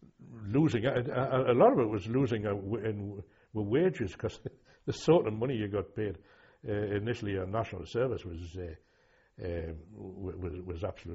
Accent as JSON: {"language": "English", "region": "North East England", "country": "United Kingdom", "accent": "Geordie", "said": "But my accent was never extreme. It was never really pitmanic, but I think the Welsh were the nearest to the sort of more reasonable Geordie accent."}